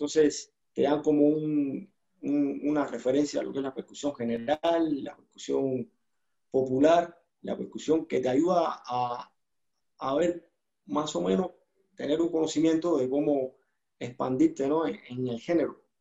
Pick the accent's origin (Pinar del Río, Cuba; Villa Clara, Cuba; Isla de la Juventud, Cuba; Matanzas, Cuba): Matanzas, Cuba; Yo vengo de Matanzas, de Cuba.